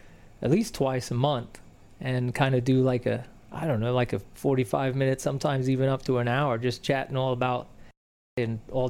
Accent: England, United Kingdom; born there; Yeah, well, I was really lucky because, well, I was born in England, and my father was really into fishing.

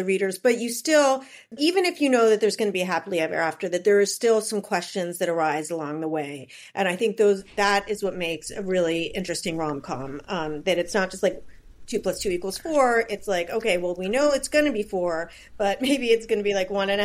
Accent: Seattle, Washington, United States; I grew up in Seattle.

